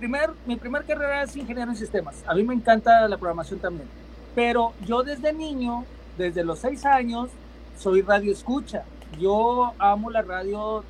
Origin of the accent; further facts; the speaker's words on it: Monclova, Coahuila, Mexico; now in Monterrey, Mexico; yo crecí en Monclova, Coahuila, que es una ciudad que está en el centro del estado de Coahuila, a 3 horas y media de aquí.